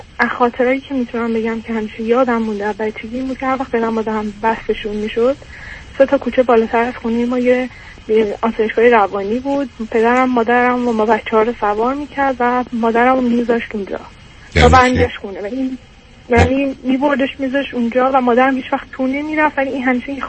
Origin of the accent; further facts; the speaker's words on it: Iran; moved away as an adult; now in Europe; من 32 سالمه، توی یک کشور اروپایی به دنیا اومدم، تا 8 سالگی اونجا بودم و بعد پدر مادرم تصمیم میگیرن برگردن ایران و من سن 23 سالگی بعد از اینکه لیسانس هم تموم شد دوباره برگشتم توی کشور اروپایی